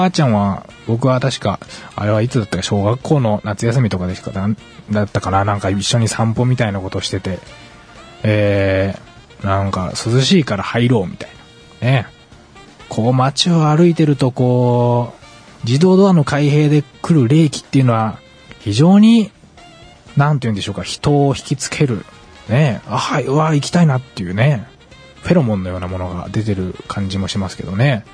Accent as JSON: {"language": "Japanese", "town": "Ube", "region": "Yamaguchi", "country": "Japan", "said": "僕、出身が、山口県宇部市ですから"}